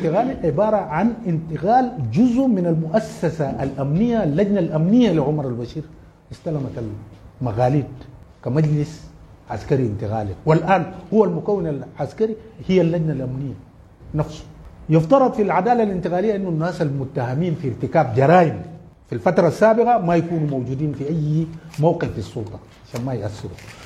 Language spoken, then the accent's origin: Arabic; Darfur, Sudan; لكن في ظل هذه الظروف أنا من دارفور